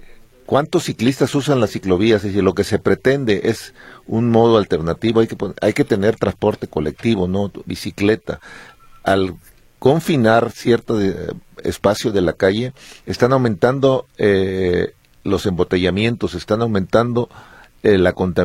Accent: Guadalajara, Jalisco, Mexico; como tapatío nos falta tener ese amor a la ciudad

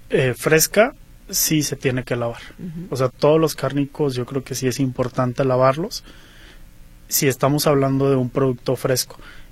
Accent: Mexico; pues ahora sí que la rachera, un asado, o una discada, no sé, somos mexicanos, ¿no?

